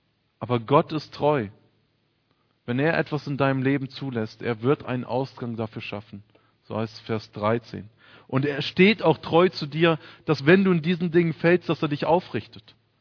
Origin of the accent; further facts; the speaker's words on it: Witzenhausen, Hesse, Germany; Wir hatten gerade in der Gegend, wo ich herkomme, in Witzenhausen